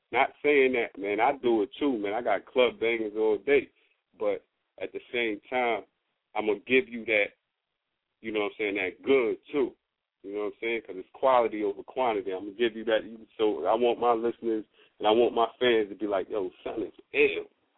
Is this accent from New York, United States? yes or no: yes; New York, United States; Like, I'm coming from Brooklyn, Bed-Stuy, New York, all my life.